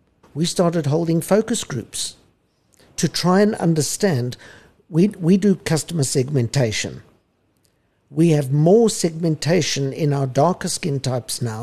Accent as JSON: {"language": "English", "country": "South Africa", "tie": "born or raised there", "said": "the way I grew up in South Africa was privileged."}